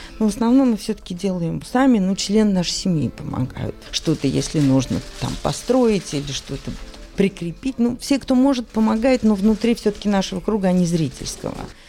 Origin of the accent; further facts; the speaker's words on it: Nizhny Novgorod, Nizhny Novgorod Oblast, Russia; Я из Нижнего Новгорода, я окончила Нижегородское театральное училище